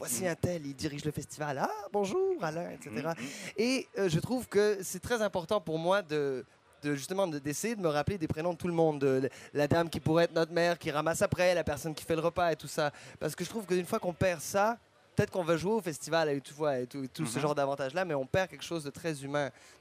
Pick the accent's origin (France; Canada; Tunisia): Canada; Montreal, Quebec; also born or lived in Algeria / New Brunswick / Ontario; Et on est parti d'Algérie. Ensuite, quand j'étais tout bébé, j'ai grandi à Montréal et à Moncton, au Nouveau-Brunswick, chez les Acadiens, et à Ottawa, en Ontario. Donc, je suis Monsieur Passeport.